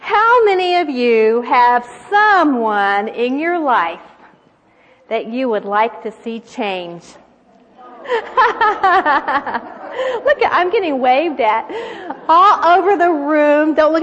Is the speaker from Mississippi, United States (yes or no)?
no; Beaumont, Texas, United States; I grew up in Beaumont, Texas. Y'all. Now, the fun thing is, my parents also grew up in that part of Texas